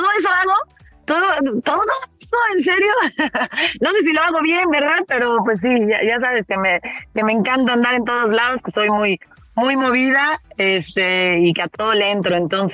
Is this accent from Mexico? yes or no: yes; Mexico; O sea, yo nací allá y de pronto un día, desde yo con 3, 4 añitos, mi papá le dice a mi mamá, pues mira, me trasladaron por la empresa en la que trabajaba en ese momento a México.